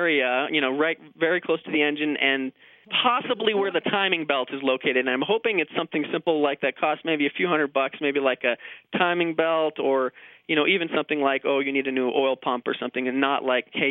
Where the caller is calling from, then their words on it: Lakewood, Colorado, United States; I'm calling from Lakewood, Colorado.